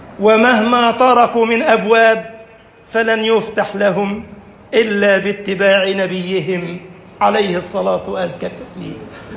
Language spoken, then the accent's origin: Arabic; Egypt; اللهم اجعل بلدنا مصر أمنا أمانا، سخاء رخاء وسائر بلاد المسلمين